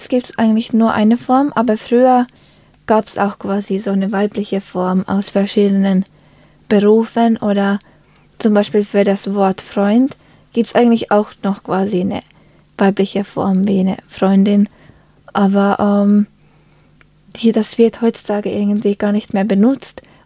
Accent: Finland; ich komme aus Finnland und wir haben nur ein Pronomen.

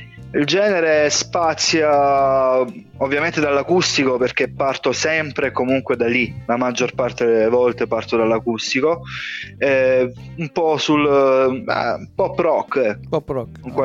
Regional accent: Lecce, Apulia, Italy; Sì, sono proprio di Lecce, sì.

